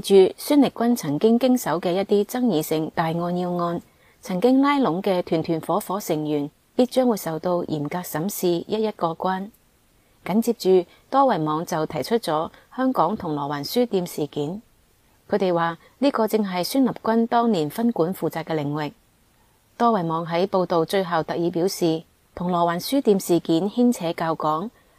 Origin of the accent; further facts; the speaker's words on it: Taiwan; 他不单止是在这里解决我们台湾人的认同问题